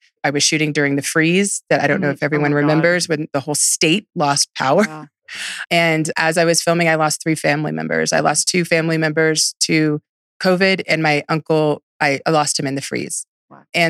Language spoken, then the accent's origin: English; Houston, Texas, United States; I'm from Houston, and I'm actually 7th generation Texan, 7th generation Galveston, Houston.